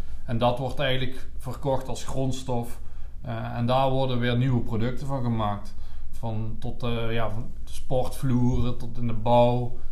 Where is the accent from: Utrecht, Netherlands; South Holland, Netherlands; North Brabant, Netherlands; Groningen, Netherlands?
North Brabant, Netherlands; Liessel; born there; Geboren op het Hoogveld. En ja, ik woon nog steeds in Liesel.